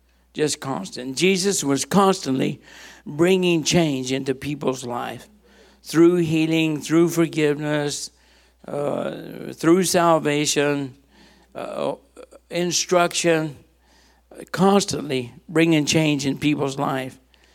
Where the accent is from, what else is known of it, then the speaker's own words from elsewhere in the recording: New Mexico, United States; I grew up in New Mexico, so that's why I had horny toes.